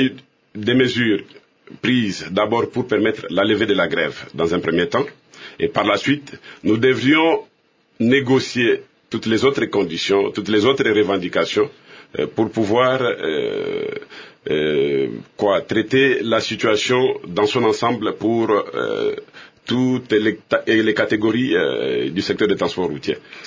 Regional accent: Republic of the Congo; en tant que Congolais d'abord.

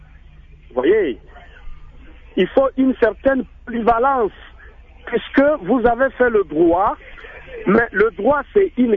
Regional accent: Republic of the Congo; ces expatriés qui viennent arracher les emplois chez nous en République du Congo

